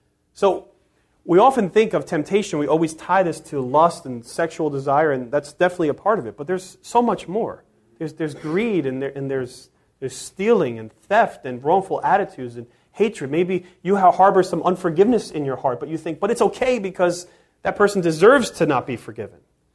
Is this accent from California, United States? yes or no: no; Bayonne, New Jersey, United States; I mean, I grew up in Bayonne.